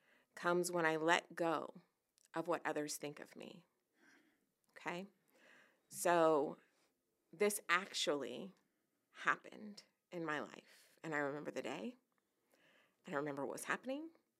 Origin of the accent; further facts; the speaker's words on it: Sacramento, California, United States; So I grew up in Sacramento, California. I grew up right in the middle of the Valley High Crips and the Meadowview Bloods.